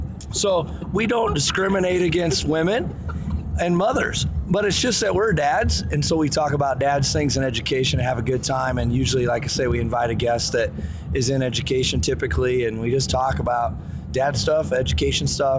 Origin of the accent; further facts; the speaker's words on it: Omaha, Nebraska, United States; now in Kansas City, United States; Born and raised in Omaha, Nebraska. I recently moved to Kansas City, Missouri to take a tech director job for an independent school district.